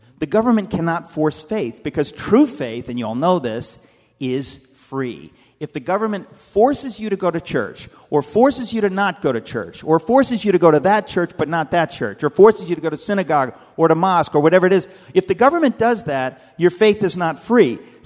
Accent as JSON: {"language": "English", "country": "United States", "tie": "born or raised there", "said": "I grew up in America. I went to decent public schools."}